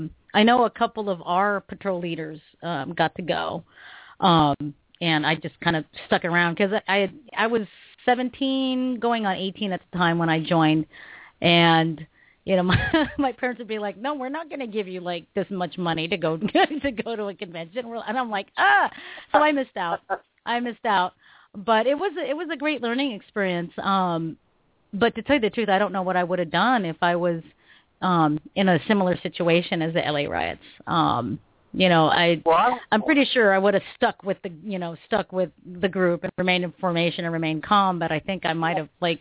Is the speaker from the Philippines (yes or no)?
yes; Philippines; I'm Filipino, and I can't speak the language to save my life